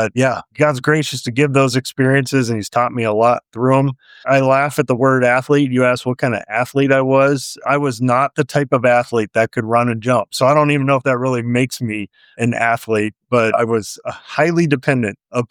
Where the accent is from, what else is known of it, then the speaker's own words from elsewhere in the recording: Ohio, United States; I mentioned growing up in Ohio, and Ohio was a great place to be a baseball fan